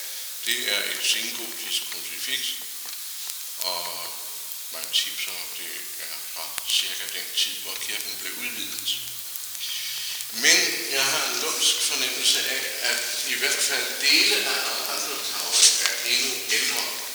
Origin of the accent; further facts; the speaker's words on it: Region of Southern Denmark, Denmark; Men så er vi jo fynboer alle, og der ved vi jo, at det i enden af ordet forsvinder